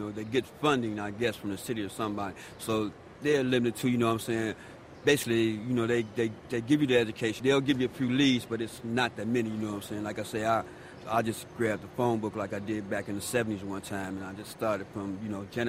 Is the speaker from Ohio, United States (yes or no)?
no; Chicago, Illinois, United States; I was born and raised in Chicago.